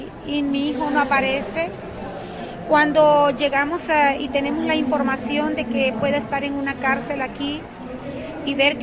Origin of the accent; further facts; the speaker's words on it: El Salvador; vengo de El Salvador